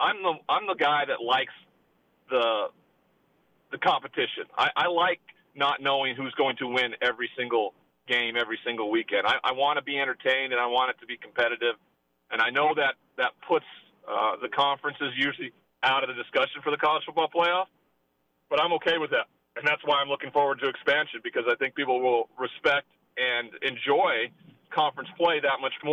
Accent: Montana, United States; Growing up in Montana and seeing teams from all over the country come into Missoula to play the Grizzlies in Washington Grizzly Stadium, that was super cool.

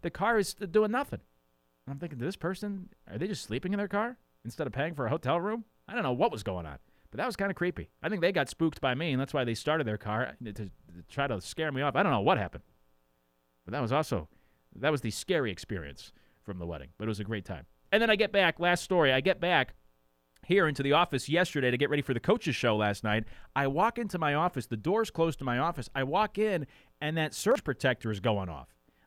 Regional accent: Northeast, United States; Now, I grew up in the Northeast, and I've talked to people about this who have lived in both the South and the Northeast.

